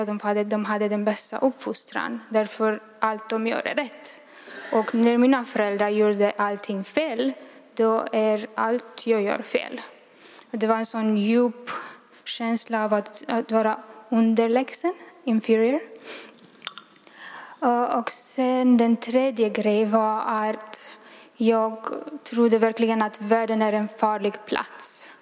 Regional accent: Romania; Swedish is a second language; och jag kommer från Rumänien.

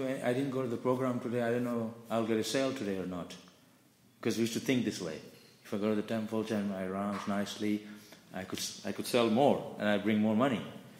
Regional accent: India; born there; I was born in India.

